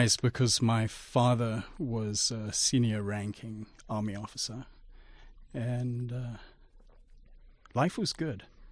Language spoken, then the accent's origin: English; Zimbabwe; I grew up in Zimbabwe. At the time, it was called Rhodesia.